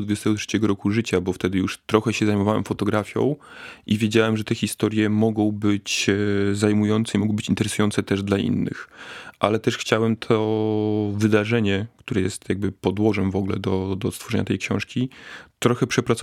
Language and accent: Polish; Białystok, Podlaskie Voivodeship, Poland; now in Warsaw, Poland; bo ja już wtedy mieszkałem od kilku lat w Warszawie, wrócić do rodzinnego Białegostoku